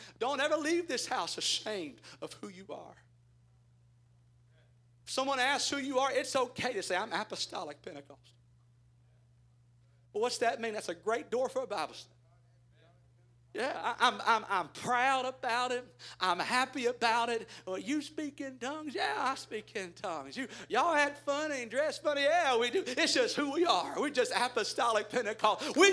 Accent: Texas, United States; I'm, you know … I'm from Texas and everything else.

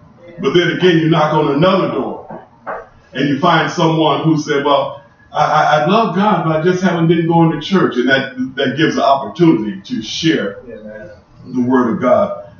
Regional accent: Mug, Oklahoma, United States; And see, I'm from Oklahoma, a little backwood place called Mug, Oklahoma. And I was a kid.

